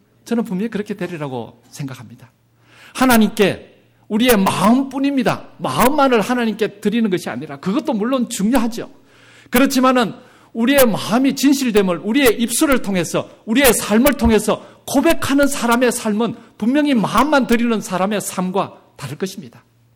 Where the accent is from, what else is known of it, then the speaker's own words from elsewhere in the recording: Gyeongsang, South Korea; 이거는 제가 경상도 사람인 줄 몰라서 물은 게 아니에요.